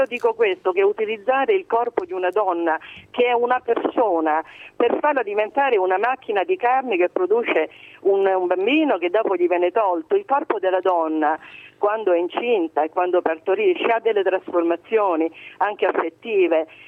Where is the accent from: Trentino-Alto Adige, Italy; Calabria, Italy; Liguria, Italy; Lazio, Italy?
Lazio, Italy; Rome; io sono romana